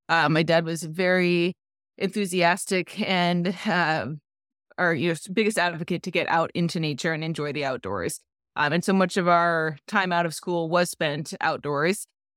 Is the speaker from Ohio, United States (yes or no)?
no; Anchorage, Alaska, United States; now in New York, United States; Yes, I grew up in Anchorage, Alaska, and I probably took for granted then, but reflecting now and living in, you know, New York metro area, concrete jungle